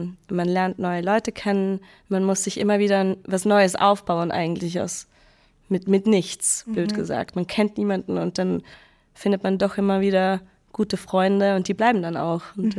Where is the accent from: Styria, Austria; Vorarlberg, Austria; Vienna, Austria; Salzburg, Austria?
Vorarlberg, Austria; also born or lived in Basel; now in Zurich, Switzerland; gefällt es mir dort eigentlich auch sehr gut und habe mir da mittlerweile auch mein Leben aufgebaut. Aber ich kann es mir auch wieder vorstellen, nach Vorarlberg zurückzuziehen.